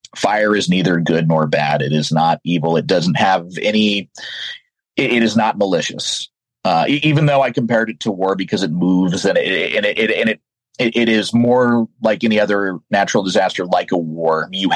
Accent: the American West, United States; growing up in the American West, that it was always something that was there

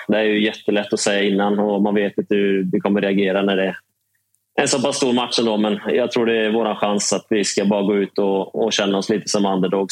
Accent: Trollhättan, Västra Götaland County, Sweden; Gräddhyllan i Trollhättan, vet du. Sanden är fint. Precis bredvid fotbollsplanen där jag växte upp.

